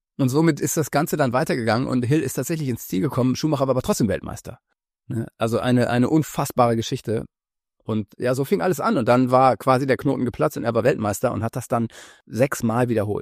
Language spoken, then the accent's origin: German; North Rhine-Westphalia, Germany; now in Kiel, Germany; aber ich bin ja ursprünglich Westfale.